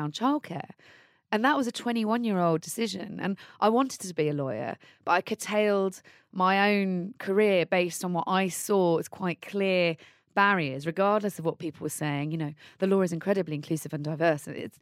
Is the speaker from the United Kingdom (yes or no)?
yes; Leighton Buzzard, East of England, United Kingdom; also born or lived in Amsterdam, Netherlands; So I was born in Amsterdam, Holland, and Netherlands. And we moved to Leighton Buzzard. It went to this great little state school called Linslade Lower School. Lived in a little cul-de-sac nearby the school.